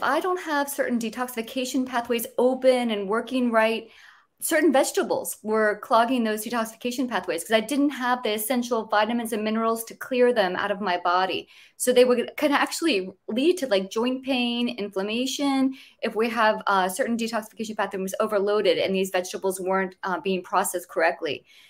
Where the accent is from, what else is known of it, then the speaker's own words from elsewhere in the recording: Florida, United States; Well, I grew up in Southwest Florida, so lots of nature.